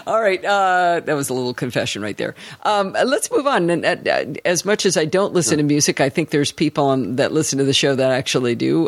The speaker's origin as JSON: {"language": "English", "region": "Michigan", "country": "United States", "tie": "born or raised there", "said": "I grew up in Michigan, so Canada was right there."}